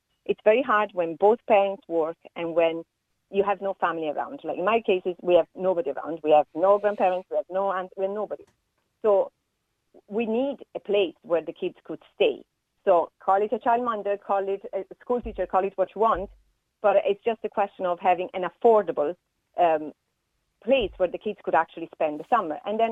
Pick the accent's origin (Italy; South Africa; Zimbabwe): Italy